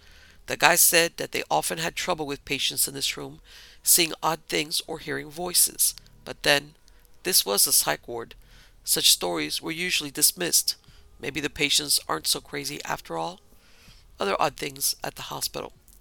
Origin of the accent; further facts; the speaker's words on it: Ravenswood, West Virginia, United States; I grew up in Ravenswood, West Virginia. My parents were the proprietors of the local Washington Motel. As a result, I practically grew up there, as did my older sister and brother.